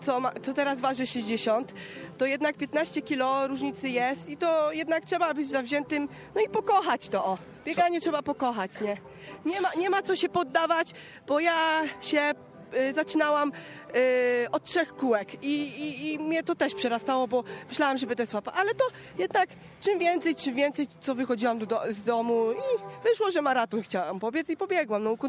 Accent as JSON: {"language": "Polish", "town": "Gryfino", "region": "West Pomeranian Voivodeship", "country": "Poland", "tie": "born or raised there", "lives_now": "Chojna, Poland", "said": "Cieszy mnie to, że jestem rodowitą gryfinianką i też czasem reprezentuję Hojnę, bo jednak tam mieszkam, nie? Z dzieckiem."}